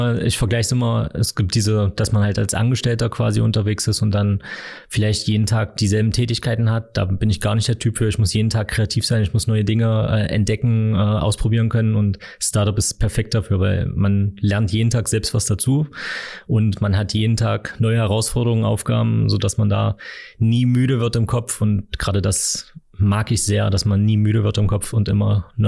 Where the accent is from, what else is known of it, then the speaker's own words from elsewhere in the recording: Magdeburg, Saxony-Anhalt, Germany; gebürtiger Magdeburger, hier zur Schule gegangen, dann mein Studium auch an der Otto von Guericke gemacht, sowohl Bachelor als auch Master.